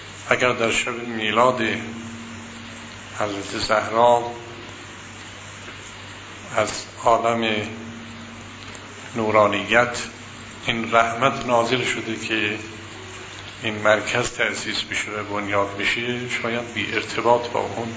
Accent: Yazd, Iran; وقتی ما بچه بودیم در شهر خودمون در یزد

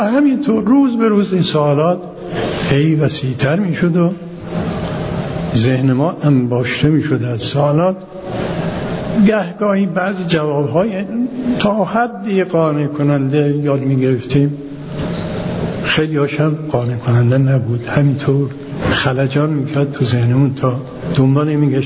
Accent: Yazd, Iran; also born or lived in Najaf / Qom; اینایی که میگم تا حالا مربوط به شهر خودمون یزد، بعدش مدتی نجف بودیم و برگشتیم قم

